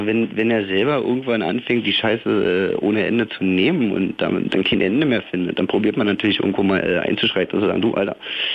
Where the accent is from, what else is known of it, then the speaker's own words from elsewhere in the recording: Treptow, Berlin, Germany; Nee, aus Friedrichshain. Ich komme aus Treptow.